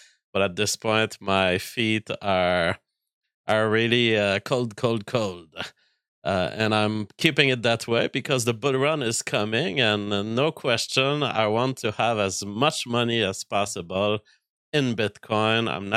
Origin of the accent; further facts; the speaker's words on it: Canada; because I'm a Canadian, basically